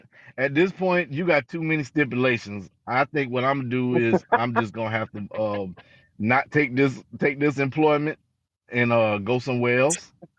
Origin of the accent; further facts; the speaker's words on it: California, United States; I came from Cali.